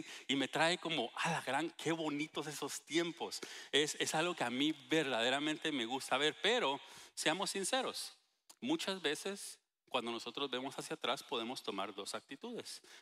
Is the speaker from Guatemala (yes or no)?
yes; Guatemala; Acabo de venir de Guatemala hace 2 semanas y es la segunda vez en 4 años que puedo regresar a mi tierra, ¿verdad?